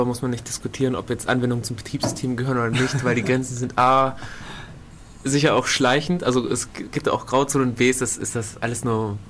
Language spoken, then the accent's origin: German; Northern Germany, Germany; accent: North German; ich komme halt aus dem Norden. Da haben wir halt andere Namen.